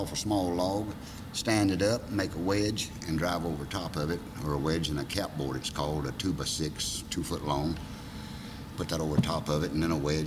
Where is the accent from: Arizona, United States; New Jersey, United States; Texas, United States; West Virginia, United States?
West Virginia, United States; War; born there; As far as I know, I was born somewhere around War, West Virginia.